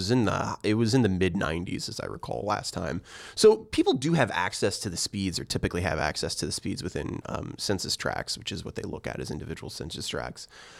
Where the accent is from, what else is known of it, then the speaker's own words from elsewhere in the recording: Illinois, United States; I'm actually from I'm originally from Central Illinois, and I spent a lot of time down in rural Illinois